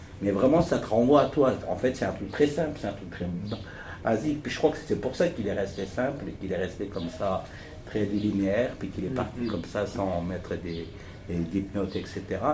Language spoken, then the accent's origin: French; Italy; French is a second language; moi, je dis en tant qu'Italien, parce qu'en Italie